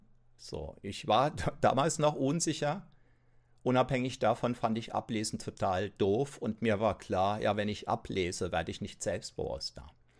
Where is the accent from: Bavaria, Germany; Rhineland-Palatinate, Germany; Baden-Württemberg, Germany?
Rhineland-Palatinate, Germany; Kaiserslautern; ein kostenloser Infoabend in meiner Heimatstadt Kaiserslautern damals angeboten